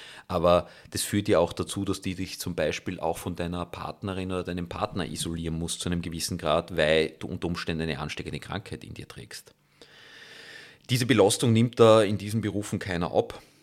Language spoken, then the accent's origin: German; Graz, Styria, Austria; bin ich ja auch vom Land in die Stadt gekommen. Also ich bin aus Graz gekommen